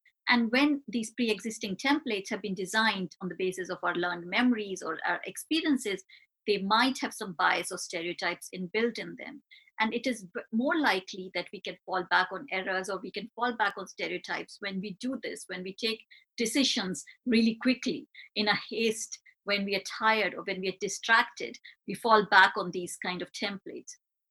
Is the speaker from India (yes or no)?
yes; India; because I grew up in India, which is quite a patriarchal society in itself, where the birth of a girl is not celebrated.